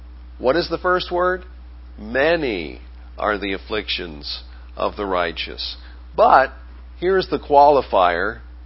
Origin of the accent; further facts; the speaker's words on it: Maine, United States; now in Greenville, United States; And in less than a year, we relocated from Maine. We're maniacs. If you're born in Maine, you're a maniac. Sometimes you even act like it. So you can call us that. But we relocated to Greenville